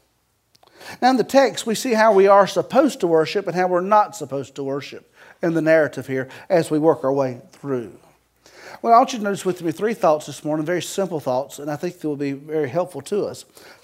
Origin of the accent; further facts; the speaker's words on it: the South, United States; But see, we're all from the South, and we communicate different ways at times, you know.